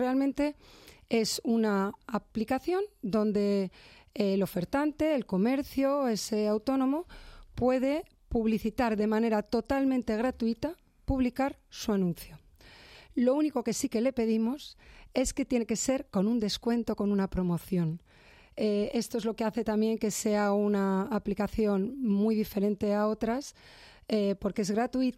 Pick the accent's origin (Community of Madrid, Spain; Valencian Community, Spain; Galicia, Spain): Valencian Community, Spain; Soy valenciana y lo pronunciamos así